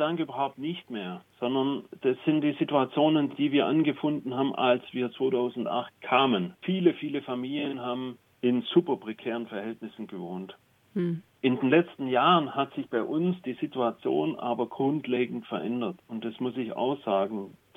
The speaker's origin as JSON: {"language": "German", "town": "Chitriac", "region": "Satu Mare County", "country": "Romania", "said": "also bei uns in Chitriac ist ja weit weg, ein kleines Dorf, 40 Kilometer weg von der nächstgrößeren Stadt Satu Mare."}